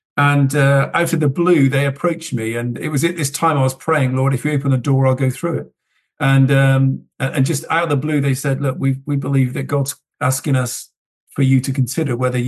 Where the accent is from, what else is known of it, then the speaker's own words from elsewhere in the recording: Bristol, South West England, United Kingdom; Well, I was born and bred in Bristol